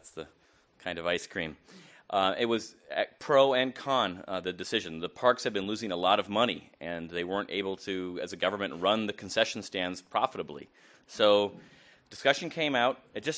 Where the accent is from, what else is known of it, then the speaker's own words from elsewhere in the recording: Minneapolis, Minnesota, United States; I come from Minneapolis, Minnesota in the United States.